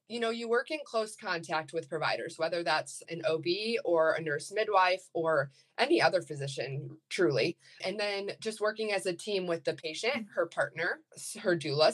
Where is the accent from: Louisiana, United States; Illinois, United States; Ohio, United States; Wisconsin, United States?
Illinois, United States; Kankakee; now in Bloomington, United States; I am originally from Kankakee, Illinois, where I went to nursing school at Olivet Nazarene, and then moved to Bloomington in 2018 to pursue my nursing career.